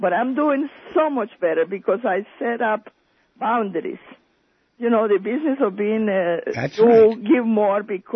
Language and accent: English; Colombia; now in New York City, United States; Colombia.